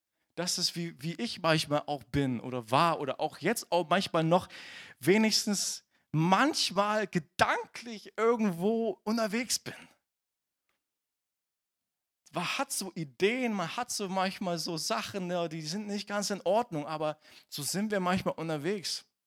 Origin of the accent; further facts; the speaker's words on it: Wörlitz, Saxony-Anhalt, Germany; im Wörlitzer Park, das ist da, wo ich aufgewachsen bin in Wörlitz